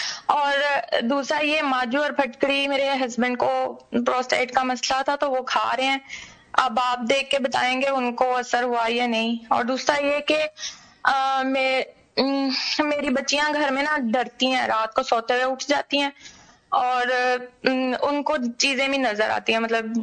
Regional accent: Punjab, Pakistan; نہیں نہیں میں پنجاب سے ہوں.

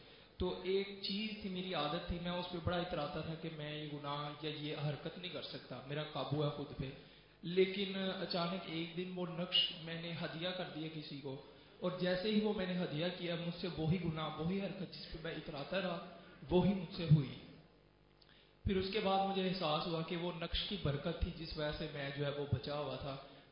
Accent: Shahdara, Punjab, Pakistan; اور میں شاہدرہ سے تعلق رکھتا ہوں.

